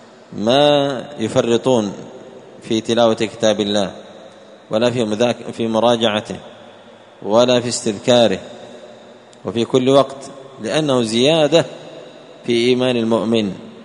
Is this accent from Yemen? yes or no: yes; Yemen; عندنا في اليمن اشتهرت الصلاة السريعة